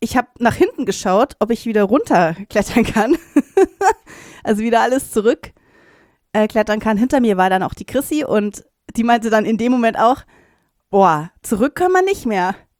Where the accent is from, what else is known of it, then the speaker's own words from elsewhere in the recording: Munich, Bavaria, Germany; Ich bin ja aus dem Westen von München hier